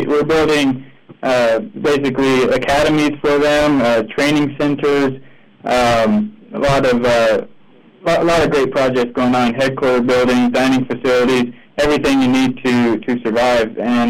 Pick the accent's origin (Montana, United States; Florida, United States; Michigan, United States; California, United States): Montana, United States; Helena; I was raised in Helena there. I went to Helena High School, then went off to Montana State University